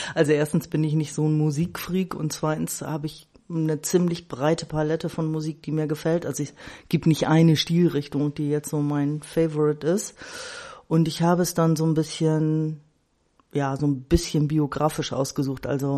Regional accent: Bremen, Germany; die zweite Hälfte meiner Kindheit und Jugend bis zum Auszug habe ich halt hier in Walle verbracht. Und jetzt arbeite ich auch in Walle und ja, bin Bremerin, habe hier in Bremen dann auch studiert und war eben nur ein halbes Jahr dann in den USA.

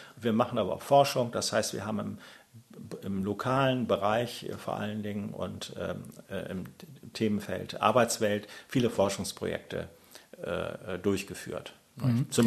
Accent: Bremen, Germany; Ich bin hier in Bremen geboren und so ein typischer Bremer. Also habe selten das Bundesland verlassen. Nur arbeitsmäßig mal zwischendurch eine Zeit in Hannover gehabt. Ansonsten bin ich eigentlich hier richtig tief verwurzelt.

